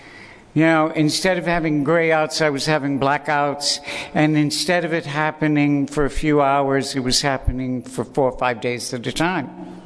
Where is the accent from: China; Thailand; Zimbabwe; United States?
United States; New York City, New York; born there; And I was born on June 12th, 1941 in New York City. I'm 71 years old, about to be 72.